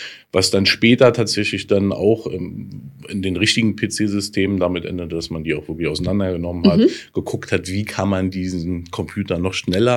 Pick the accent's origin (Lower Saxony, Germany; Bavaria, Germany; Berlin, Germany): Berlin, Germany; Ich komme aus Berlin, waschechter Berliner tatsächlich, werde 47 Jahre alt.